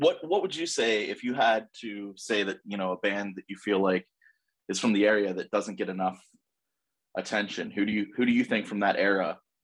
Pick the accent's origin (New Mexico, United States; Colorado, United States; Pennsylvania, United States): Pennsylvania, United States; Pittsburgh; I mean, if from where I'm from, you know, I'm from Pittsburgh